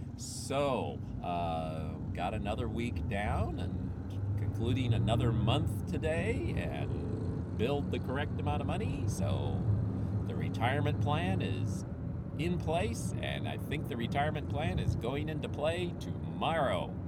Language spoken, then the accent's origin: English; Philippines; moved away; And I grew up in the Philippines, so even the dirt is clean to me here.